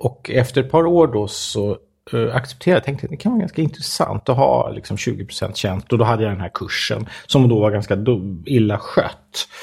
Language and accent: Swedish; Stockholm, Stockholm County, Sweden; Jag kommer från orten, från Hässelby gård.